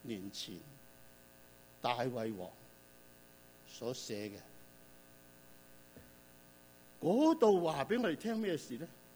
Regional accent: China; 在我们中国河南，你看我们中国人多骄傲。

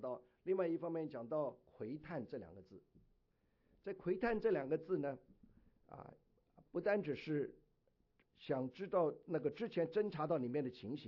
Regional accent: China; 我们中国人应该最明白，我们中国人城墙很多的时候是里面有住家的

